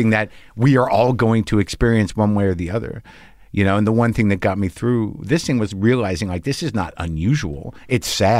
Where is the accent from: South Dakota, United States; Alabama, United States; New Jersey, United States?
New Jersey, United States; born there; Yeah, I'm born in Jersey.